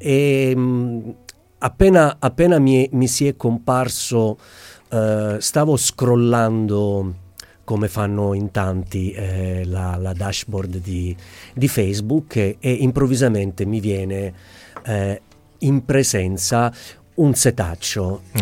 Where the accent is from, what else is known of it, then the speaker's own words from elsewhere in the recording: Vittoria, Sicily, Italy; No, io sono di Vittoria, provincia di Ragusa, ecco.